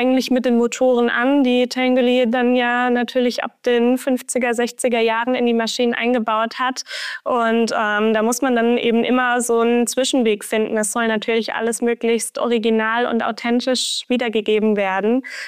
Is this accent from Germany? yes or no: yes; Germany; Ich komme aus Deutschland